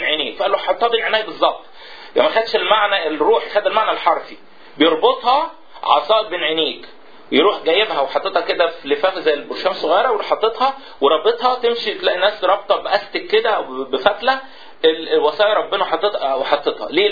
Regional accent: Upper Egypt, Egypt; لغايه دلوقتي عندنا في الصعيد يقول لك عيله مين

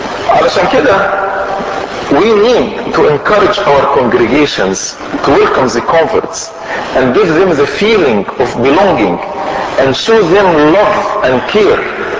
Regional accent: Egypt; now in Canada; انا مصري وانا اتربى بالطريقه المصريه وزي ما اتربيت في البيت عندنا البيت ده هيبقى مصري 100%

